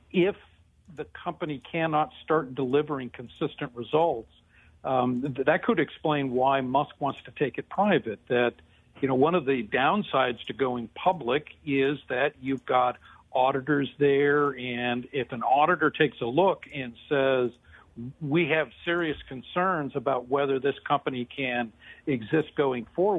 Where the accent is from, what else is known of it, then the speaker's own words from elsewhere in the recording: Detroit, Michigan, United States; Now, you know, I'm from Detroit